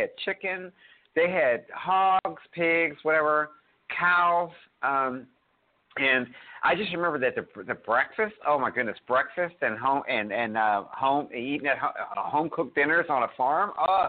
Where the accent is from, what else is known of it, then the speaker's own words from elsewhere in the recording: Pennsylvania, United States; I grew up I'm from up north as well. So I grew up originally in Pennsylvania